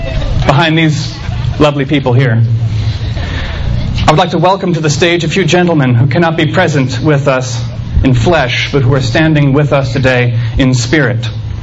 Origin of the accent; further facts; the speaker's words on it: Marietta, Georgia, United States; It's great to be in Athens. I'm actually from Marietta